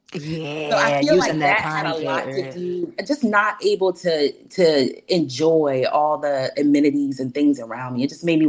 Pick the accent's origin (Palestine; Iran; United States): United States; Somerville, South Carolina; Well, so I'm from a small town, Somerville, South Carolina. Whoop, whoop. Of course, your same hometown. I went to school in this area, my K through 12 experience.